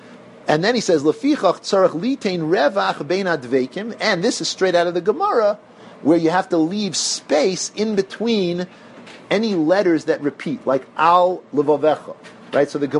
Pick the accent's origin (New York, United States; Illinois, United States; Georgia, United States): New York, United States; Kew Garden Hills; the way I pronounce a cholam because I grew up in Kew Garden Hills, and that's the way everybody in Kew Garden Hills says a cholam.